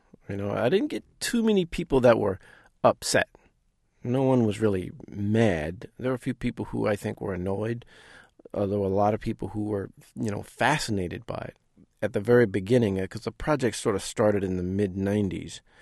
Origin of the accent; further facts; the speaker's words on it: New Orleans, Louisiana, United States; It was growing up in New Orleans with your father being a jazz musician.